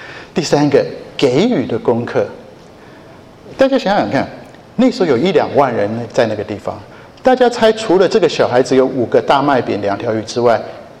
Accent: China; 因为如果是我们中国人的传统勤俭的美德，我们大概只给他准备一个饼，顶多两个饼

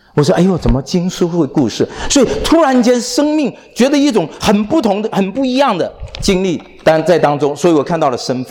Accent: China; 我们都在国内长大的，对不对？

